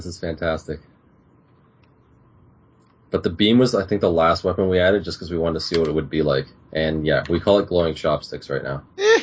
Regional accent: Canada; Because being Canadian

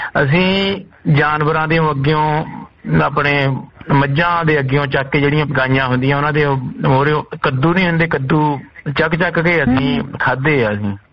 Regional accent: Punjab, India; moved away as an adult; also born or lived in Italy; now in England, United Kingdom; ਪੰਜਾਬ ਜੀ ਉਦੋਂ ਮੈਂ ਸੀਗਾ ਭੈਣ ਜੀ ਕੋਈ 24 ਸਾਲ ਦਾ ਸੀ।

